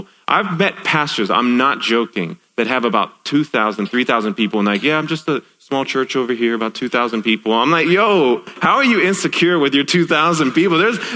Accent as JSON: {"language": "English", "town": "Dallas", "region": "Texas", "country": "United States", "said": "And I'm from Dallas, Texas, y'all. Like, I just said y'all in it, so you know I'm from Dallas."}